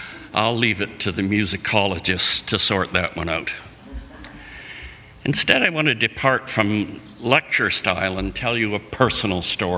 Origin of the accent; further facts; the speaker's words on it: Canada; now in United States; As a Canadian, I was proud to see that this … which we just sang, was in their hymnal.